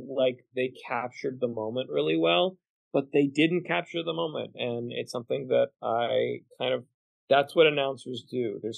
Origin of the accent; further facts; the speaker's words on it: Los Angeles, California, United States; I grew up in Los Angeles, California.